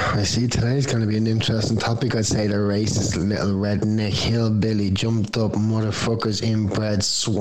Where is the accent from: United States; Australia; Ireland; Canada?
Ireland; I'm as Irish as the next man, and I'm telling you now, I have a heritage dating back a long time